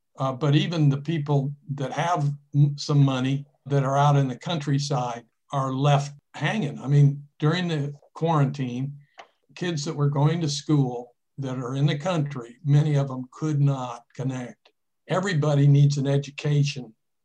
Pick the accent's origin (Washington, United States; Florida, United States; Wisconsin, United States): Florida, United States; Tallahassee; I'm from Tallahassee, Florida, and my internet is sporadic.